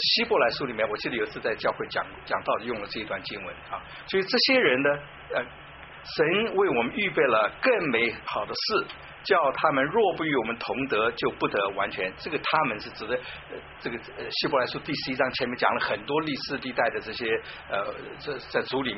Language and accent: Chinese; China; 那我相信我们中国人常常说，我们是炎黄子孙呢，会拉出一大堆原因来。